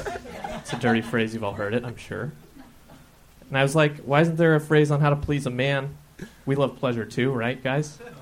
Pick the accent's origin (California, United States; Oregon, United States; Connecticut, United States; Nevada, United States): Nevada, United States; Reno